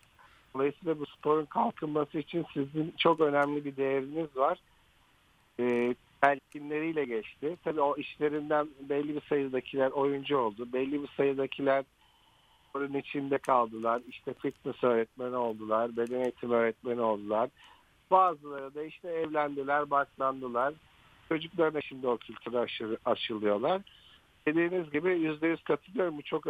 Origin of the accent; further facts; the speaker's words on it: Ordu, Turkey; Ben Orduluyum.